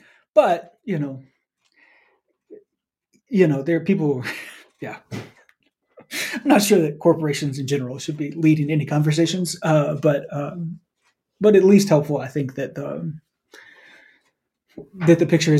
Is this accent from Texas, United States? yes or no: no; North Carolina, United States; you know, I grew up in North Carolina, so Juneteenth wasn't a big part of I didn't learn about Juneteenth like in school and stuff, right?